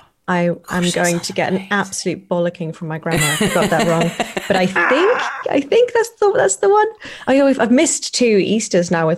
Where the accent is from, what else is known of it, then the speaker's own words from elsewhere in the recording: East of England, United Kingdom; So I grew up in the British countryside.